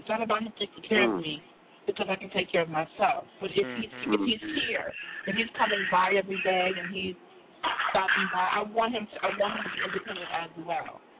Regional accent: New York, United States; moved away as an adult; now in Georgia, United States; When I'm a New Yorker. I lived in New York all of my adult life until I graduated from college, and then I moved to Georgia.

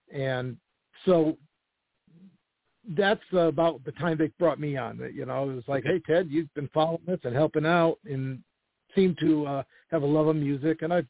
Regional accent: Iowa, United States; also born or lived in Colorado; We moved back from Colorado to Iowa, and that was its.

